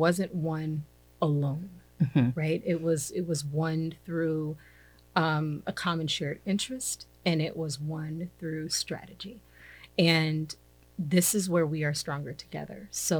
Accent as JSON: {"language": "English", "region": "Arizona", "country": "United States", "said": "I'm actually from a red state. I'm from a John McCain state, I would say. I'm from Arizona. It doesn't get any more red than that, right?"}